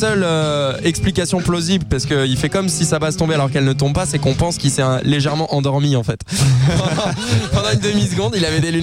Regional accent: Grenoble, Auvergne-Rhône-Alpes, France; parce qu'on vient tous de Grenoble.

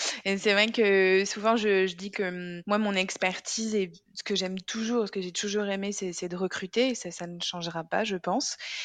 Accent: Lyon, Auvergne-Rhône-Alpes, France; now in Lille, France; Sur la partie perso, moi, j'ai 37 ans, je suis lyonnaise. Ça fait néanmoins plus de 10 ans que je suis en quelque sorte expatriée dans le nord de la France. J'habite près de Lille.

